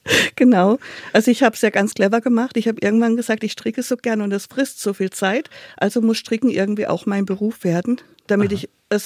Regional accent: Freiburg, Baden-Württemberg, Germany; born there; now in North Frisia, Germany; ich bin ein Freiburger Bobbele, gebürtig, bin aber seit 3 Jahren stolze Nordfriesin und glückliche Nordfriesin. Ich war auch noch nicht einmal zurück im Süden.

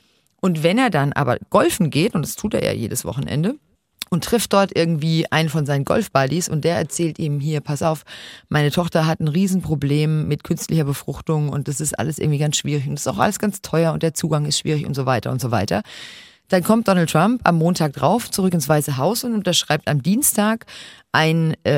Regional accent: Germany; für mich als Deutsche

